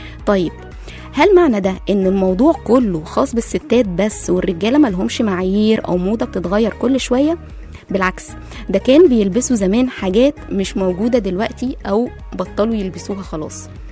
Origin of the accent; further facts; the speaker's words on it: Egypt; وعندنا في مصر القديمة كانت الرجالة بتلبس اساور وخواتم